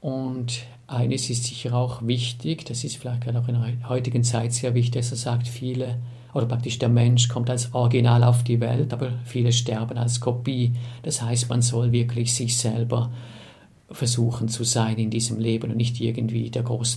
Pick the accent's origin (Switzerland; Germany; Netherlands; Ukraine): Switzerland; Tübach, St. Gallen; ich bin aufgewachsen in Tübach, war dort Ministrant und durch den Ministrantendienst ist in mir der Wunsch gereift, in ein Kloster einzutreten, um Priester zu werden.